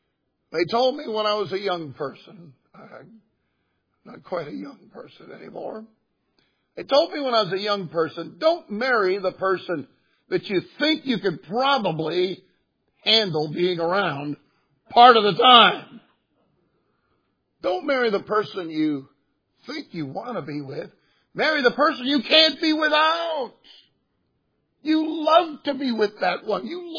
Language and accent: English; California, United States; I come from California originally, and you know, the Sea of Galilee is about the size of Lake Tahoe.